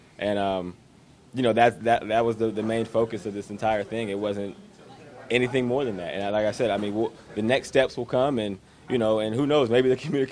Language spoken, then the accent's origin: English; Pennsylvania, United States; You know, I'm from Western Pennsylvania. A major portion of my family are Pittsburgh Steelers fans.